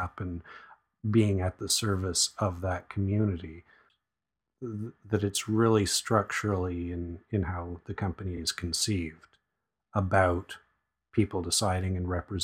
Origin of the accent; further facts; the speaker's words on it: Guelph, Ontario, Canada; now in Gatineau, Canada; I'm originally from Guelph, now from Gatineau, working around Ottawa